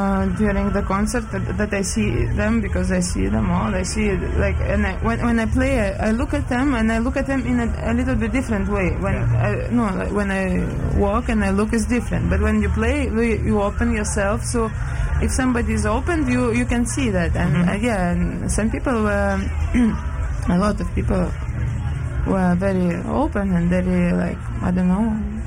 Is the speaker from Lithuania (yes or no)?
yes; Lithuania; We come from Lithuania, it's a neighbor country. sisters of the Baltic states.